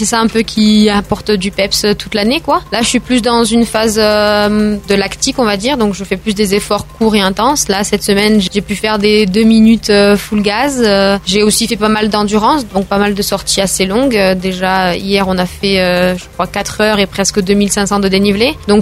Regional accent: Aix-en-Provence, Provence-Alpes-Côte d'Azur, France; born there; Je suis née à Aix-en-Provence, mais j'habite à Mimet et je suis actuellement en train de faire construire du côté de l'Orgue, un peu plus à l'est.

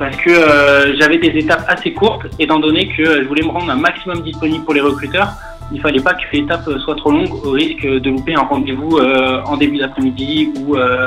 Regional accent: Lyon, Auvergne-Rhône-Alpes, France; j'ai appris à skier quand même depuis très jeune à la Clusaz, mais je suis de Lyon à l'origine, donc c'est quand même pas très loin des Alpes et de la Savoie.

